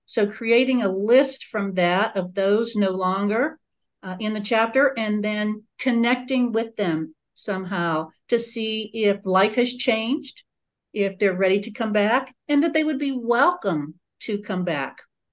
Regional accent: Pennsylvania, United States; I'm from Pennsylvania. I'm the Northeast rep to the committee.

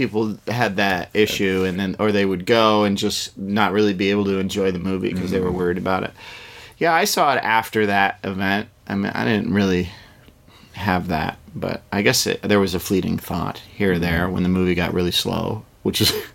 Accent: Boston, Massachusetts, United States; It's like, oh, I'm from Boston.

